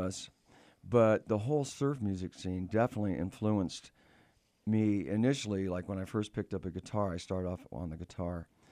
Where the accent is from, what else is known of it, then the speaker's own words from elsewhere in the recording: Los Angeles, California, United States; I was down in South Bay of Los Angeles. Sometimes when I say I'm from the South Bay, they think Northern California, but LA has a South Bay